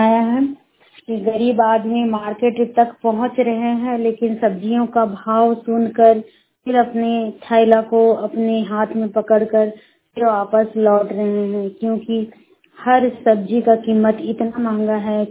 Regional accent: Barkagaon, Jharkhand, India; बड़कागांव प्रखंड की रहने वाली हूँ।

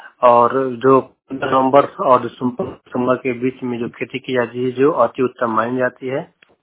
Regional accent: Bhagwanpur, Bihar, India; भगवान प्रखंड कैमूर का निवासी हूँ।

